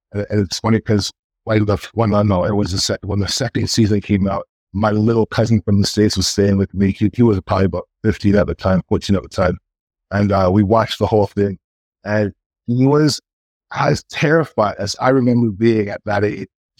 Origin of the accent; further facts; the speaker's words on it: Canada; being Canadian